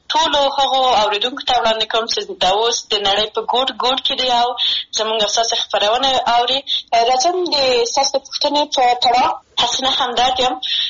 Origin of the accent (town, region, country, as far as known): Maidan Wardak, Afghanistan; born or raised there